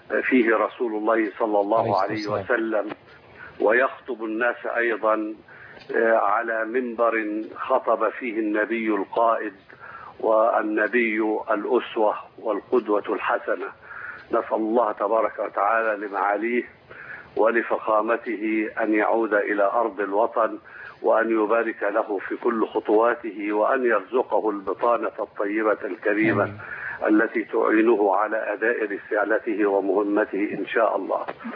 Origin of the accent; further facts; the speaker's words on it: Egypt; ونحن جميعا أبناء مصر